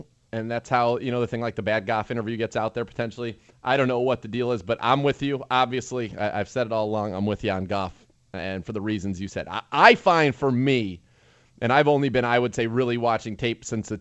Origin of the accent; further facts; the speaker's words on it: California, United States; As I grew up in the Bay Area, so as an A's fan on the East Bay, and they always were competitive, they didn't put over the top.